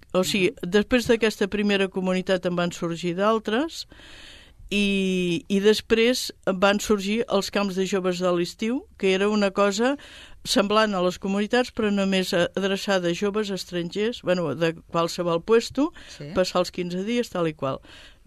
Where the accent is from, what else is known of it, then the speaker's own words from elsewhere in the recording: Sabadell, Catalonia, Spain; Sabadell, que era el meu poble